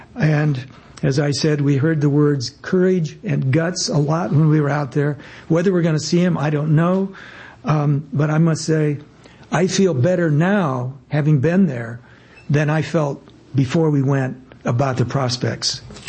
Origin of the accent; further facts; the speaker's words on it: United States; As an American, I think that's all of the good.